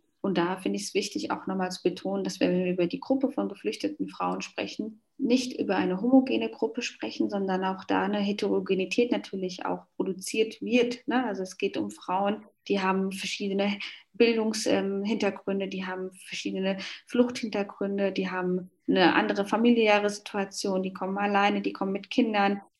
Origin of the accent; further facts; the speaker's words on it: Somalia; Und in Somalia, letztes Jahr, glaube ich noch, war das Land am Horn Afrika, was ja auch mein Heimatland ist, ein bisschen verschont geblieben.